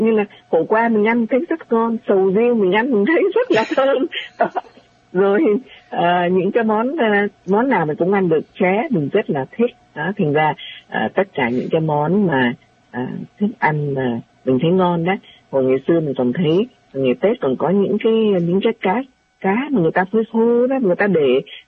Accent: Ho Chi Minh City, Vietnam; accent: Northern Vietnamese; là gái Sài Gòn, rõ ràng như vậy. Nếu mà nói là người miền nào thì mình là người Sài Gòn, tại vì sinh ra và lớn lên tại Sài Gòn, thành ra là nói tiếng Bắc nhưng mà đều sinh ra và lớn lên tại Sài Gòn

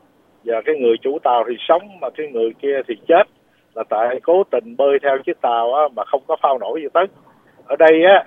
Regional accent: Bạc Liêu, Bac Lieu, Vietnam; moved away; Tôi sinh đẻ ở Bạc Liêu, tôi lội ngang sông Bạc Liêu hồi lúc 9 tuổi, lội ngang, lội tới lội lui.

